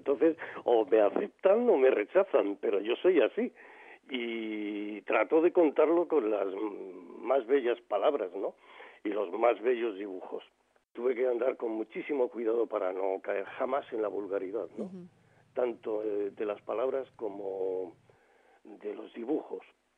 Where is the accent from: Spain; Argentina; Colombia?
Spain; Madrid, Community of Madrid; now in Granada, Spain; yo vengo de Madrid rebotado. Soy granadino, pero he vivido siempre en Madrid, me he educado allí, he trabajado allí en Televisión Española. Y me prejubiló Televisión, me vine a mi tierra a vivir y aquí estoy